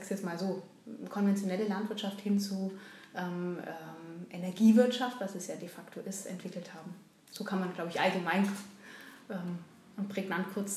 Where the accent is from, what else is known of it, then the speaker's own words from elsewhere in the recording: Kerala, India; Ich komme aus der Region, in der ich auch meine Feldforschung dann gemacht habe